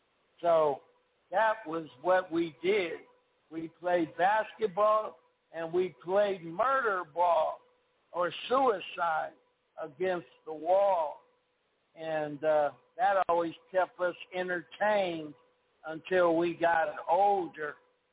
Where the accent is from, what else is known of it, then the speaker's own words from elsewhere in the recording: Los Angeles, California, United States; So that's how I grew up in South Central L.A. on 65th Place in L.A., Los Angeles, California.